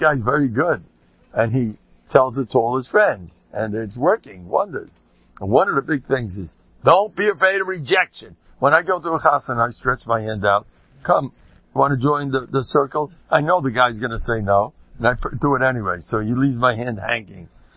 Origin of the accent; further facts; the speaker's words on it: Nevada, United States; I come from Nevada. Where I come from, this is what they do.